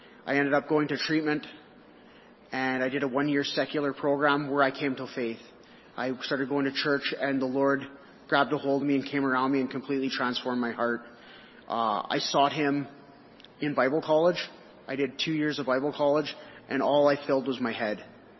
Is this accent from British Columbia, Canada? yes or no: yes; Fort St. John, British Columbia, Canada; I'm 36 years old. I was born and raised in Fort St. John, British Columbia.